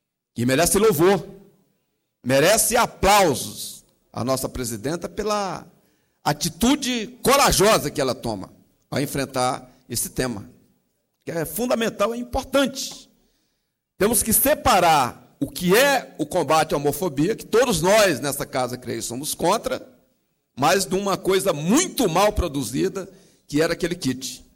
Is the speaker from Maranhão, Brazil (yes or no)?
yes; Maranhão, Brazil; eu sou do interior do Maranhão, deputada Gaciel, nasci lá no Vale do Miarim.